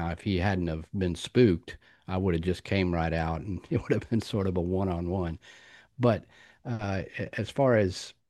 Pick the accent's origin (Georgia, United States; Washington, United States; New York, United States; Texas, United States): Texas, United States; Fort Worth; born there; I was born in Fort Worth, Texas, and Lake Worth is just north of Fort Worth.